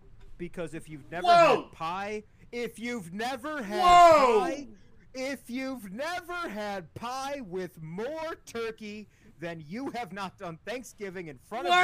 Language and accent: English; Ireland; I'm going to speak for Tom here, as Irish people. We'll own pretty much anything with a potato in it if you allow us to, so.